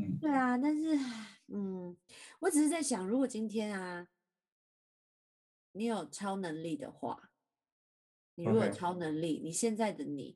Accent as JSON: {"language": "Chinese", "country": "Taiwan", "tie": "born or raised there", "said": "我虽然不是从小在国外念书的孩子，但是在台湾的经历的教育体制也是"}